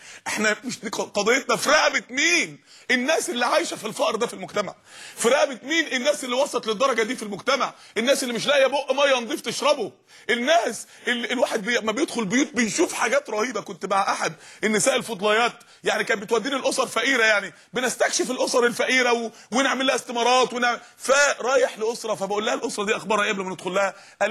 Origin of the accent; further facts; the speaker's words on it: Mansoura, Dakahlia, Egypt; عندنا في المنصوره جمعيه جابوا قدره فول طبخوها